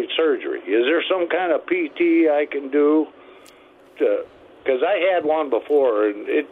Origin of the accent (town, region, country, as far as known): Waukon, Iowa, United States